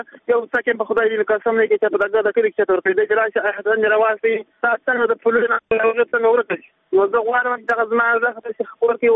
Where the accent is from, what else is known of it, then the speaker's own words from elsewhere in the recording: Khost, Afghanistan; زه د خوست څخه یو تن معیوب یم